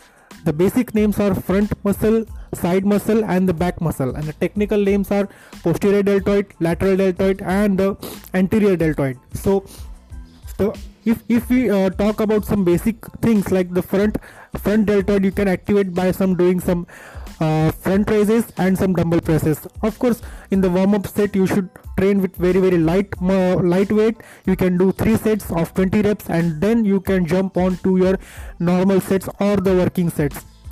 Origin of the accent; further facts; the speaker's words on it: Mumbai, Maharashtra, India; I am from Mumbai, India